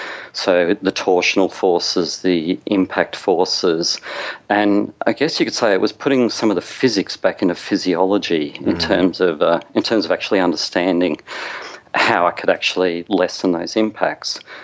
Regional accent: Australia; Growing up in Australia, I played a lot of sport as a kid.

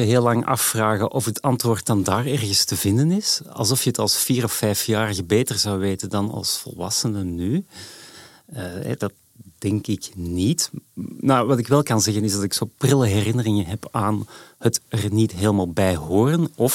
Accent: Edegem, Flanders, Belgium; now in Amsterdam, Netherlands; In Edegem, dat is de zuidrand van Antwerpen.

